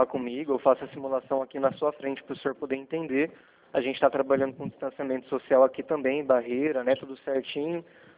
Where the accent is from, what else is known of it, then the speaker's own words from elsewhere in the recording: Araçatuba, São Paulo, Brazil; Eu sim, sou de Araçatuba. Sou de Araçatuba.